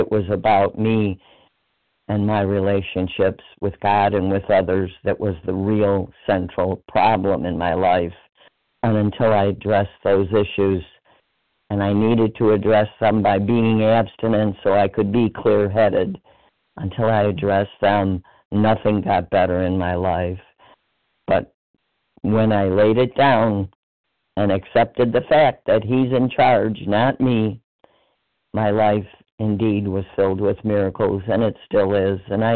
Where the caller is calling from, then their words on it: Illinois, United States; I'm so sorry. I'm from Illinois.